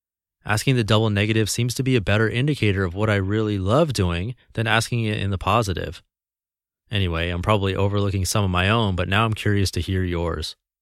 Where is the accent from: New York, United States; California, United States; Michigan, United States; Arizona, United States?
California, United States; now in Singapore; I was born in California and grew up with what I felt was a normal upbringing with normal values.